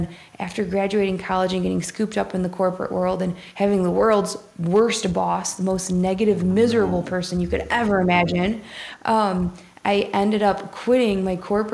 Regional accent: Michigan, United States; But I grew up just outside of Detroit, in the suburbs of Detroit, to blue-collar parents.

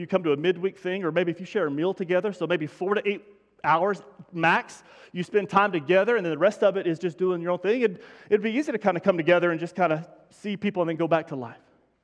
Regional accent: Denver City, Texas, United States; he and I grew up in Denver City, where I grew up, shocker, in a small church.

